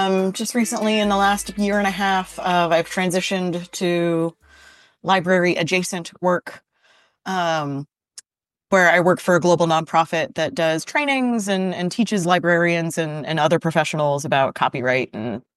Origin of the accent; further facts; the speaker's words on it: United States; I was not born in America, but practically speaking was, and you know, I'm an American citizen by birth and I've lived here for almost my whole life.